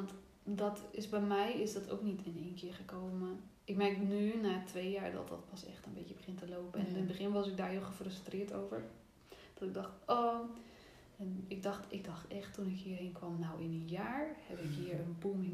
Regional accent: Netherlands; ik ben in Nederland ben ik opgegroeid in een dorp en later woon ik in echt een klein stadje.

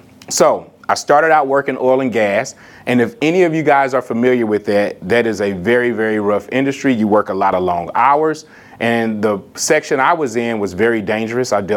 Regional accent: Texas, United States; also born or lived in Oklahoma City; I am originally from East Texas, but I just moved back there from Oklahoma City. I was up here for about 12 years.

